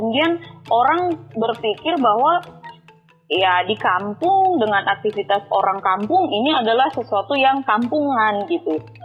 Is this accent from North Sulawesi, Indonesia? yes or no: yes; Wanuakoha, North Sulawesi, Indonesia; Misalnya di kampung saya di Wanuakoha, itu salah satu masyarakat yang terkonfirmasi positif COVID-19.